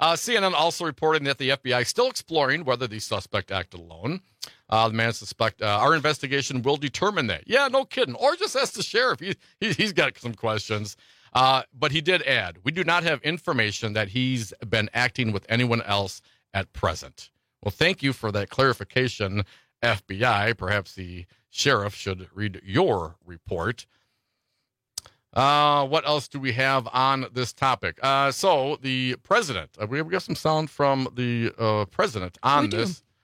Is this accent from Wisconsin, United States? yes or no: yes; Appleton, Wisconsin, United States; also born or lived in Detroit; You know, I was born in Detroit, grew up in Appleton, Wisconsin, one of the top cities in the country, apparently, according to some new surveys.